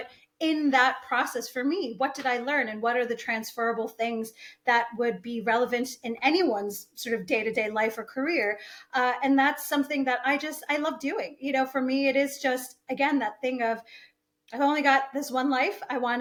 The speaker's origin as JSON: {"language": "English", "country": "United States", "said": "I'm very American, but I'm also traditional in some ways."}